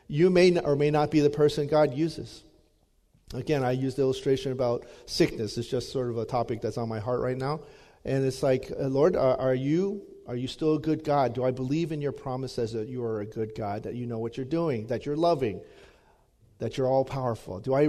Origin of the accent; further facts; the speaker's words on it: Louisiana, United States; I grew up in Louisiana, so we sang a lot of gospel songs.